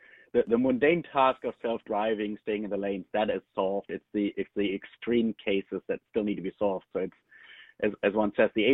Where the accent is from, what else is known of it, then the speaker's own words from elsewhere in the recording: Germany; now in United States; I'm originally from Germany, where people still prefer stick shifting over automated shifting.